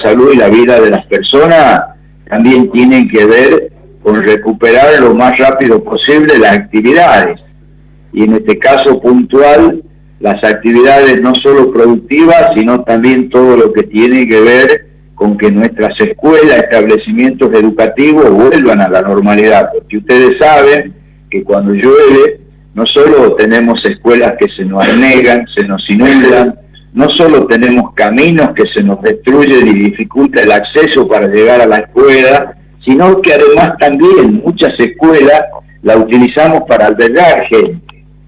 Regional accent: Tucumán, Argentina; nosotros, no solo argentinos, sino también somos tucumanos

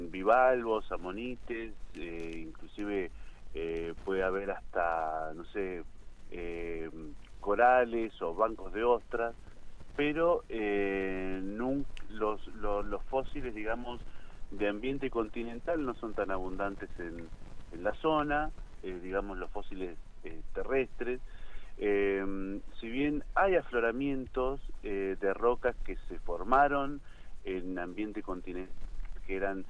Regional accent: Chos Malal, Neuquén, Argentina; los que somos de Chosmalal, sabemos que por ahí salís a caminar al campo

